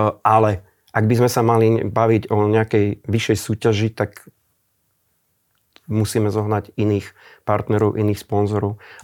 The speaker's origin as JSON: {"language": "Slovak", "town": "Kamenec pod Vtáčnikom", "region": "Trenčín Region", "country": "Slovakia", "said": "Ja sám som, pochádzam z Kamenca, pod Stačníkom, čo je známe."}